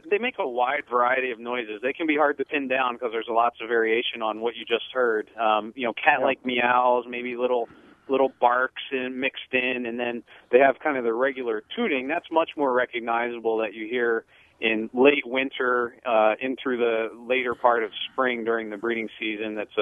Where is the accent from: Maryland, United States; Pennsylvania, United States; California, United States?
Pennsylvania, United States; I can remember growing up in Pennsylvania and being out in the woods in the evening